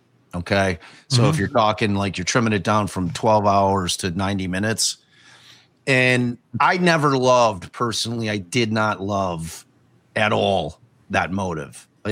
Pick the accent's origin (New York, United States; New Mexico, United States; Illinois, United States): Illinois, United States; Chicago; I'm a niche guy because I'm from Chicago.